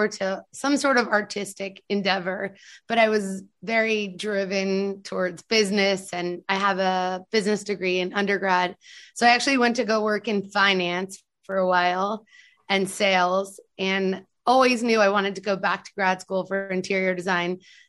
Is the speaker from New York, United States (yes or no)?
yes; New York, United States; now in Miami, United States; I'm originally from New York and currently living in Miami. I was an interior designer in New York City, as well as a rug designer there. Moved to Miami for my husband, who was living here at the time.